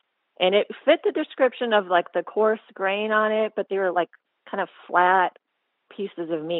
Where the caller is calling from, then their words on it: Houston, Texas, United States; from Houston, Texas.